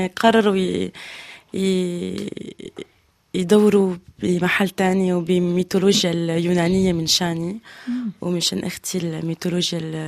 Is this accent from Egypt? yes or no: no; Syria; now in France; أنا كبرت بالموسيقى الكلاسيكية بسوريا، وتعلمت البيانو وبعدين وصلت بفرنسا